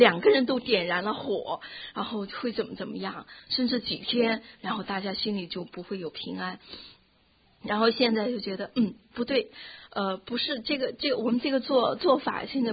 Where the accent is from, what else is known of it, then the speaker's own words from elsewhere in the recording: Chongqing, China; 那么原来我是重庆人，大家知道重庆人是就是全国给他定的是辣妹子